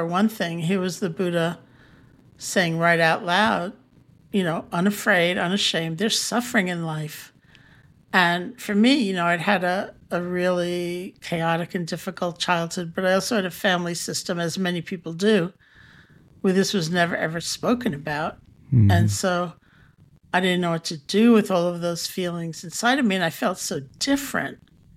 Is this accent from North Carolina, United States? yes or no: no; New York City, New York, United States; And so I grew up in New York City, I went to college in Buffalo, went to India.